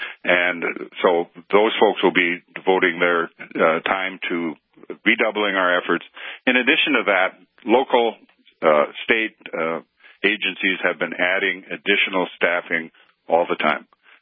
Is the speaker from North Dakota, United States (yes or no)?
yes; Williston, North Dakota, United States; As you mentioned, I grew up in Williston, North Dakota, and so know the area very well, and I get up there quite often still.